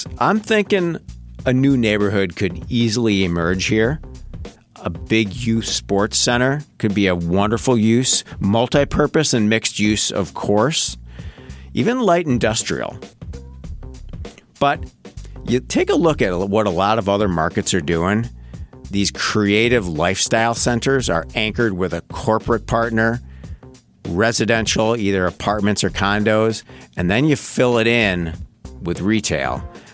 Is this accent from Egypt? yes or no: no; Wauwatosa, Wisconsin, United States; And true story, I grew up in Wauwatosa.